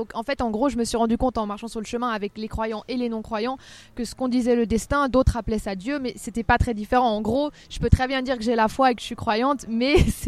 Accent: Meyrin, Geneva, Switzerland; born there; je suis née à Mérin, mais sur ma carte d'identité, c'est Plan-les-Ouattes

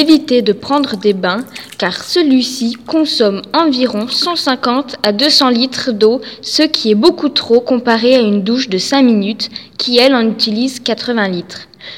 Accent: Bourgogne-Franche-Comté, France; je viens du Haut-Jura et je travaille depuis 7 ans dans la gestion des ressources en eau du côté de Besançon.

